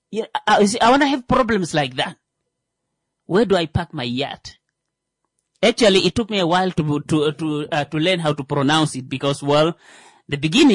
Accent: Kavango, Namibia; Now, at this point, she knows I'm from, she knows I'm from Kavango. So she's like, well, water is not something that's strange to you.

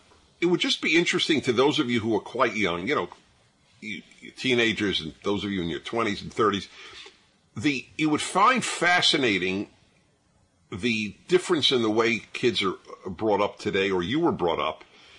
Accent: New York, United States; I grew up in New York, and I played in Madison Square Garden for 56 seconds.

